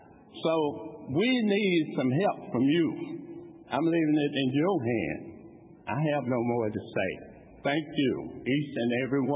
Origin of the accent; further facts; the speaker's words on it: Dallas, Texas, United States; We are American citizens. We're from Dallas, Texas, and we love all of you.